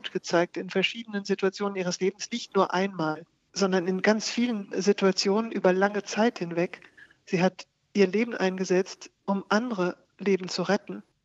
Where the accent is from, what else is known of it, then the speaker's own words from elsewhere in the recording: Germany; now in France; Ich habe als junges Mädchen in Deutschland auf Deutsch geschrieben. Es war ja meine Muttersprache und ist meine Muttersprache und war damals meine einzige Sprache, in der ich hätte schreiben können.